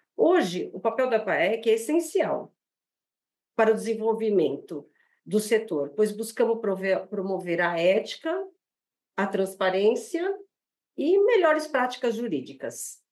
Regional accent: São Paulo, Brazil; Eu sou paulistana.

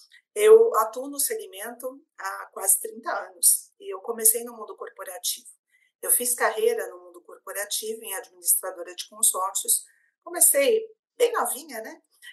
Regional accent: São Paulo, Brazil; Eu sou natural de São Paulo, Regina. Sou daqui de São Paulo mesmo.

